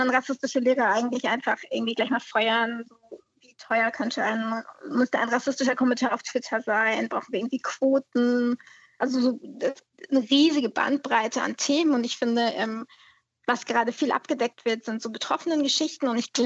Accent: Germany; ich bin ja auch Deutsche

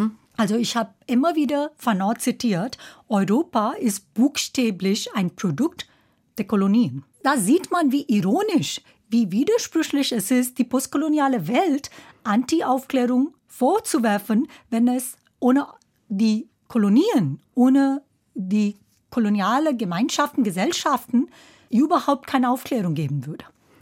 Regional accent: India; German is a second language; ich komme zum Beispiel aus Indien

